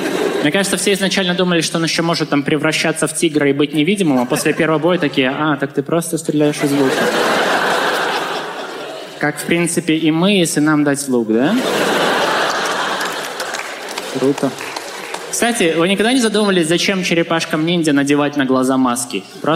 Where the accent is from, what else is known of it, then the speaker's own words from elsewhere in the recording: Belarus; мне 21, я из Белоруссии.